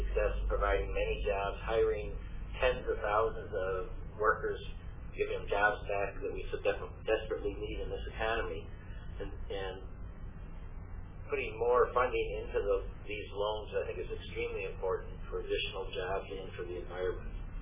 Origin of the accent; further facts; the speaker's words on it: Michigan, United States; And my home state of Michigan, there are a number of new battery facilities that have gone up